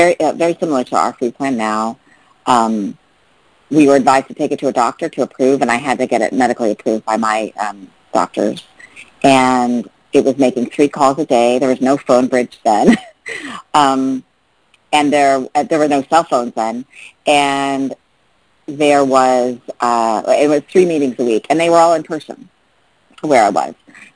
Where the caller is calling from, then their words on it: New York City, New York, United States; I'm calling from the East Coast. I mostly from New York City, but sometimes I'm in Vermont, like I am now.